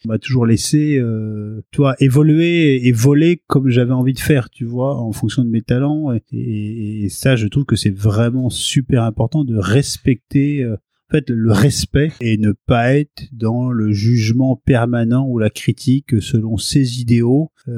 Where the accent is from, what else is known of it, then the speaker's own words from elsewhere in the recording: Paris, Île-de-France, France; also born or lived in Fécamp; Moi, je suis né à Paris, je suis un pur parisien. J'ai grandi dans un coin qui était la porte de Clichy à Paris, donc dans le 17e, entre la porte de Clichy et la porte Pouchet.